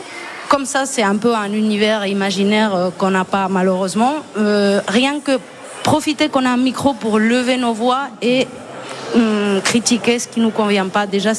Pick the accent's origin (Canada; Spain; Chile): Spain; also born or lived in Morocco; Je suis née au Maroc, j'ai grandi en Espagne.